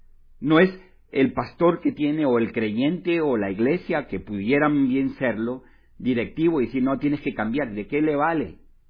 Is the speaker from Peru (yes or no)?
yes; Peru; En Perú tenemos más mezcla indígena